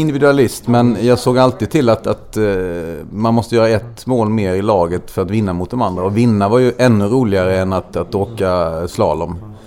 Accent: Småland, Sweden; also born or lived in Malmö; Ja, men jag blev smålänning väldigt snabbt när vi flyttade upp från Malmö när jag var i 6-årsåldern. Då var det inte så bra att prata bredskånska, så då pratade man småländska ganska omgående.

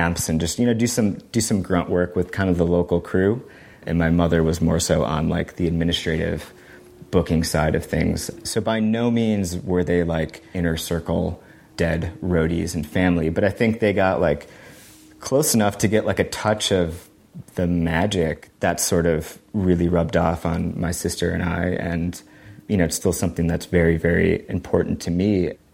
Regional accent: Chicago, Illinois, United States; like, I'm from Chicago. Both of my parents were hippies in the late 60s and through the 70s.

